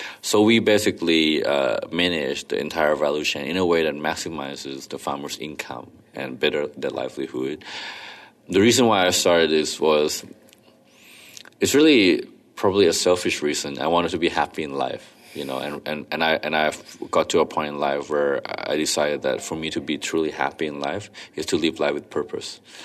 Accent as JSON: {"language": "English", "country": "Thailand", "said": "and I'm from Thailand."}